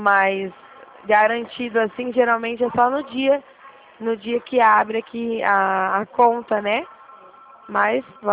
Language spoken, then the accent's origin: Portuguese; Dracena, São Paulo, Brazil; Dracena. Pra cá de Prudente.